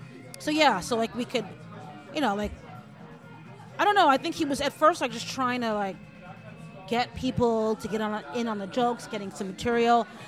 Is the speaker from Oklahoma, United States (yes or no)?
no; New York City, New York, United States; I went to high school in Brooklyn. Where are you from? I was like, I'm from the Lower East Side.